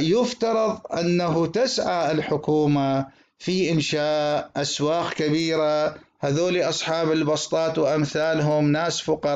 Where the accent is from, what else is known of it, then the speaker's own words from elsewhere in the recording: Iraq; نحن عندنا في العراق بلدنا تكثر فيه البطالة